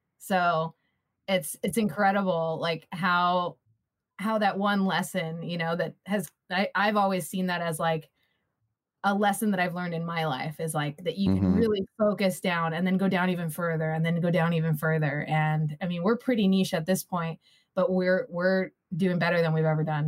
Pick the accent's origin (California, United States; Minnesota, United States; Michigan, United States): California, United States; So I'm originally from SoCal, actually. And I got into the startup scene when I was fresh out of college, moved to Chicago, founded my own startup there.